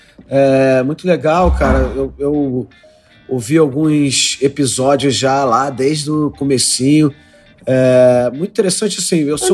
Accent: Madureira, Rio de Janeiro, Brazil; also born or lived in Andaraí / Maria da Graça; Eu nasci em Madureira, né? Nasci no hospital em São Cristóvão, mas eu morava em Madureira. Logo depois a gente foi pro Andaraí, pra favela lá do Andaraí.

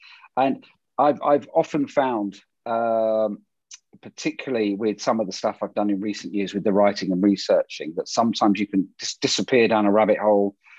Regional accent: United Kingdom; I'm British. That's all I talk about.

